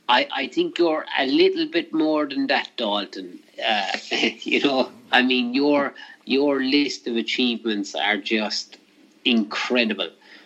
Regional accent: Cork, Munster, Ireland; I'm phoning from Cork. I'm phoning from where I grew up in Ireland.

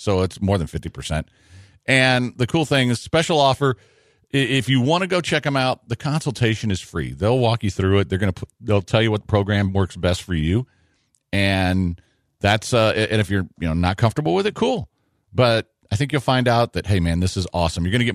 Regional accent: Galveston, Texas, United States; growing up in Galveston, we were getting it right out of the water.

